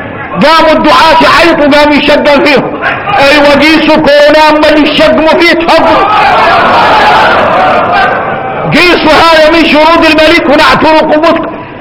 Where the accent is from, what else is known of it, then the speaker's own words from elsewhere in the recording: Mauritania; واما احنا قاع موريتاني احنا قاع ما هالي